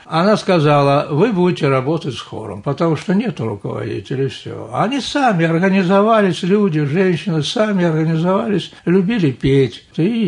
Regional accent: Otrozhka, Voronezh Oblast, Russia; born there; Я родился под Воронежем, поселок Отрожка.

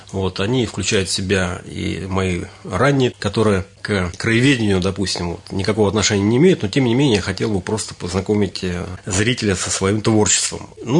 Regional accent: Rodniki, Ivanovo Oblast, Russia; Родом я из Родников, в Родниках прошли мои детские годы, поэтому, когда вернулся после службы в вооруженных силах, так сказать, на свою малую родину

